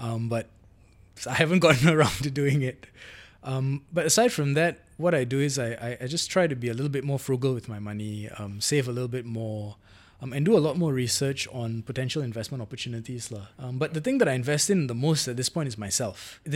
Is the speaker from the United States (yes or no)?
no; Malaysia; So, well, my responsibility as a Malaysian citizen would be I'd need to create a company